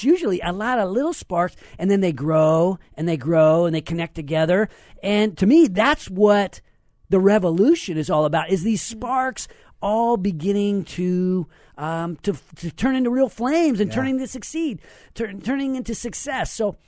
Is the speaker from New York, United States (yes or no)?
no; Sacramento, California, United States; this is my hometown of Sacramento, and if I can help a couple more guys be successful, a couple more girls be successful in building their businesses